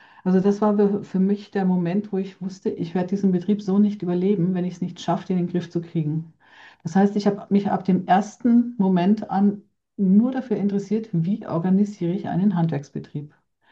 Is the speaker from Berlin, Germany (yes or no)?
no; Buckenhof, Bavaria, Germany; accent: Franconian